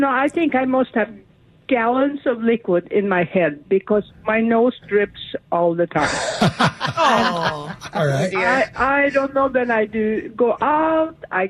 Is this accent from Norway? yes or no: yes; Norway; now in United States; I grew up on it. I came from Norway, and we had it there all the time.